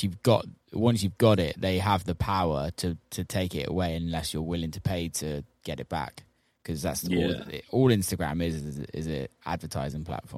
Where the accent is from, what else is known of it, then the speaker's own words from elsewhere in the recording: United Kingdom; being British